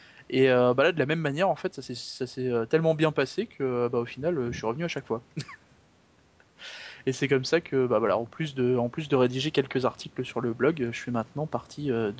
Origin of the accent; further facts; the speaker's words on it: Normandy, France; moved away as an adult; now in Paris, France; je viens de Normandie, donc la campagne profonde.